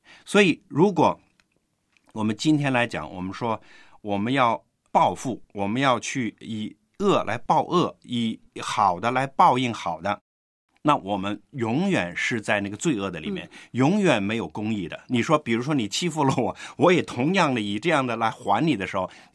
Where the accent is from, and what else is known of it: China